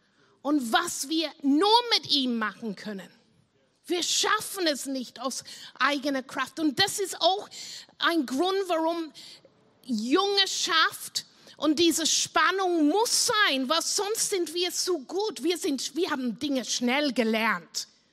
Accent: South West England, United Kingdom; ich bin in Cornwall aufgewachsen, aber am Bauernhof haben wir nicht viel Zeit gehabt

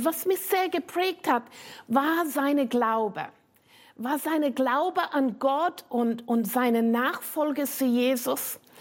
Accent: United Kingdom; German is a second language; now in Austria; bekomme mit von diesem Akzent, dass ich nicht deutsches Muttersprache habe. Ich stamme aus Großbritannien.

